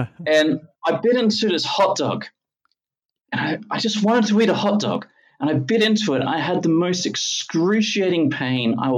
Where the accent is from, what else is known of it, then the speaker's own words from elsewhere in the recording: Logan, Queensland, Australia; And I grew up in Logan, and unfortunately, we weren't the most financially friendly family.